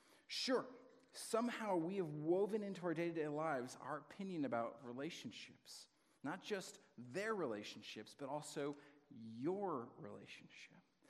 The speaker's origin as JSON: {"language": "English", "region": "New England", "country": "United States", "tie": "born or raised there", "said": "especially I grew up in New England, but we don't have to talk about that."}